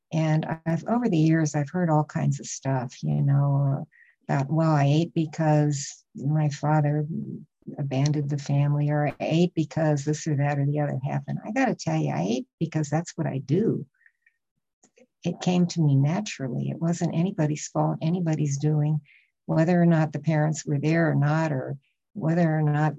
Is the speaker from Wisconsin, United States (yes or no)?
no; Chicago, Illinois, United States; born there; I was born in Chicago, and I was born right before World War II. I'm 81 and a half at this point.